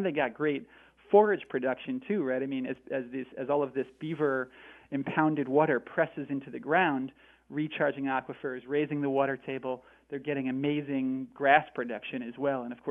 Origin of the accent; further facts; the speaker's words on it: Northeast, United States; I mean, I grew up in the Northeast, and now I live in the Northwest.